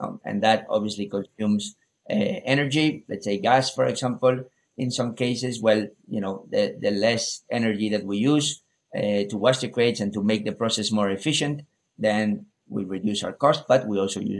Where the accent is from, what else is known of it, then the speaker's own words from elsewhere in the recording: Spain; English is a second language; So I'm Spanish, based in Spain. I grew up in Spain, actually. But I spent my last year of high school in the States to learn English